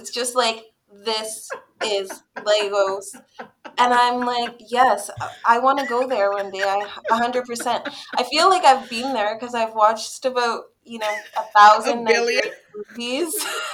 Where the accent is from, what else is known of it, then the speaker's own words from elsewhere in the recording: Toronto, Ontario, Canada; also born or lived in Zimbabwe; And we lived in Toronto. I was the last born in Zimbabwe. And then I had three more siblings that were born in Canada. And so we grew up in Toronto.